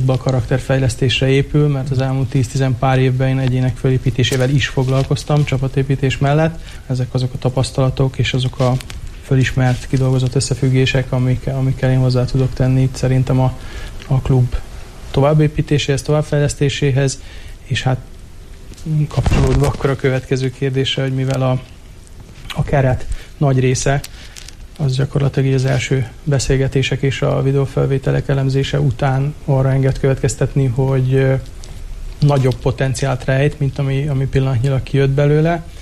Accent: Vojvodina, Serbia; alapvetően délvidéki származású vagyok, tehát Szerbiába jöttem, úgy szoktam magamat definiálni, hogy egy ilyen kultúrbalkán stílust tartok, érzek a magaménak, mert ugyan egy tőzsgyökeres magyar családból, tiszta magyar családból származom

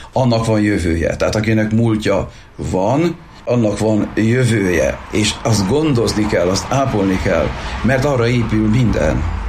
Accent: Sajókazinc, Borsod-Abaúj-Zemplén, Hungary; hogy a szomszéd faluban születtem Edelénytől egy jó két nagy lépésre, Sajó Kazinci legény vagyok, ahogy egymás között beszélgetni szoktunk, ezt ugye hozzákapcsolták ezt a falut Kazincbarcikához.

